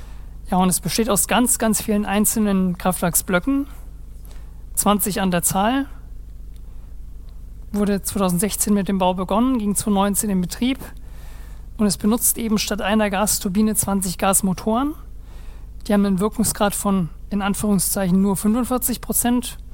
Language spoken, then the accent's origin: German; Bavaria, Germany; Aus meiner Heimat aus Bayern